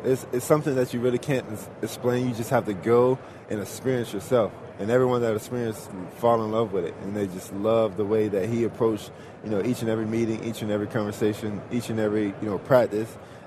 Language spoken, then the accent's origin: English; Georgia, United States; It's a limited edition that they're doing for Super Bowl in my home state, Georgia.